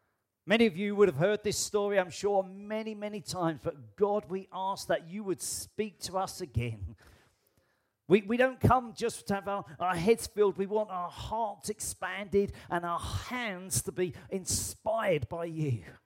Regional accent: United Kingdom; I am British, and in case you don't know, we have a new king.

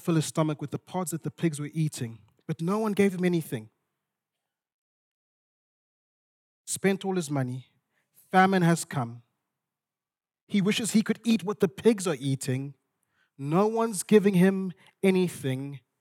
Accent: Zimbabwe; I grew up in Zimbabwe, and in Zimbabwe, I was in a tribal minority in Zimbabwe. And we lived in the second city, and where I grew up, actually, there was a lot of tension between the two tribes.

